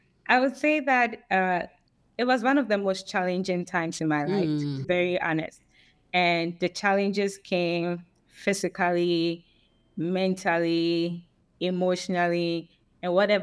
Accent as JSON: {"language": "English", "country": "Ghana", "tie": "born or raised there", "said": "You know how growing up in Ghana, we always see all these development projects."}